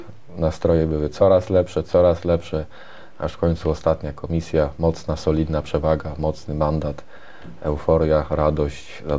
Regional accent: Gorzyczany, Świętokrzyskie Voivodeship, Poland; also born or lived in Sandomierz; urodziłem się w zasadzie w Sandomierzu, no, ale wychowałem się w Gorzyczanach i od dziecka mieszkam w Gorzyczanach. Tu wróciłem, związałem swoją przyszłość, swoje życie, no, z naszą gminą.

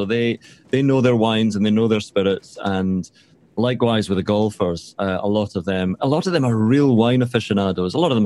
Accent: Scotland, United Kingdom; you say this as a Scot, and other Scottish people go, what's wrong with your tradition?

